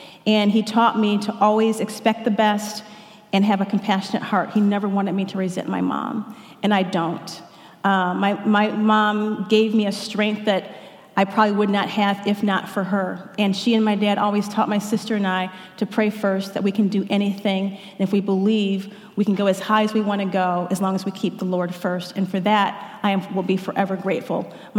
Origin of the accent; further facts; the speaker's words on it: Detroit, Michigan, United States; I grew up in the Detroit area, and he invited me to come in and spend an afternoon with him.